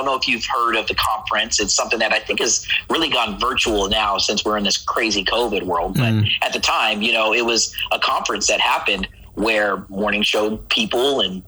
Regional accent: San Diego, California, United States; listening as a kid growing up in San Diego.

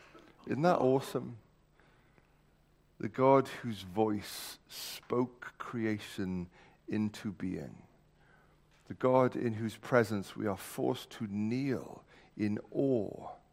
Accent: Wales, United Kingdom; I'm saying this as a Welshman

